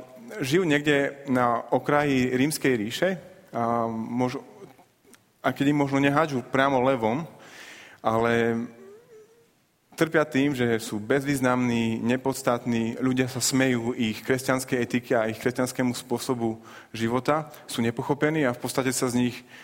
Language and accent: Slovak; Prešov, Prešov Region, Slovakia; nie som typický západňar, som z východu. A k tomu patrí to, že sa z času na čas vraciam pozrieť svojich rodičov naspäť do zeme oplývajúcej mliekom a medom, do Prešova.